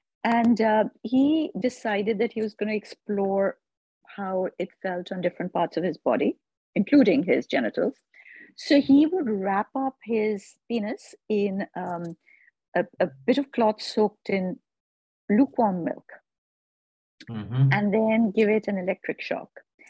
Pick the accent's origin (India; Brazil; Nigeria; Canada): India; I have a lot of the problems that we as Indian women have.